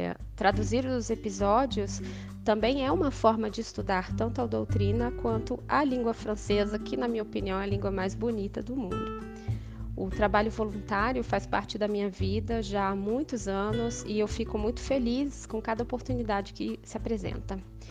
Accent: Brazil; eu sou brasileira e tenho 44 anos.

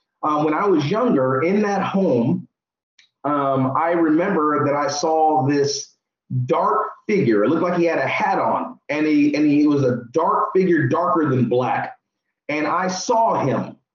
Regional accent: San Jose, California, United States; I'm actually born and raised in the Bay Area, San Jose, California. I'm 47 years old.

